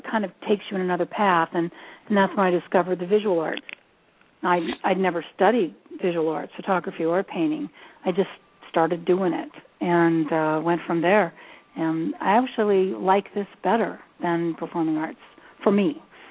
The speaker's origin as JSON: {"language": "English", "town": "Seattle", "region": "Washington", "country": "United States", "moved": "as an adult", "lives_now": "Los Angeles, United States", "said": "I was from Seattle, and I was going through a music program up there and came out of that and was all intent to be a big music star, moved to L.A."}